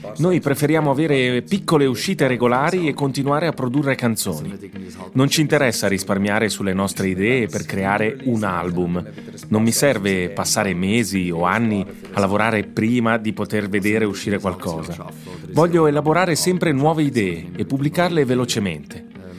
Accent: Zurich, Switzerland; Vengo da Zurigo.

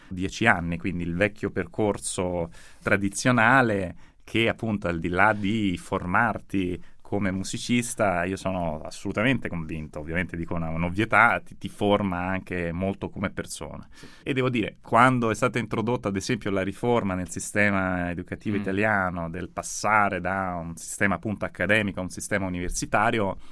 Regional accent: Rome, Lazio, Italy; born there; Io sono nato a Roma

